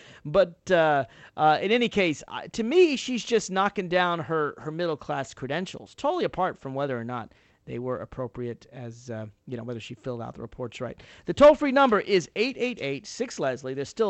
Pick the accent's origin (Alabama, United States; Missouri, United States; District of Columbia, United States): District of Columbia, United States; Washington; Senator Ted Stevens is on trial right here in my hometown, Washington, D.C.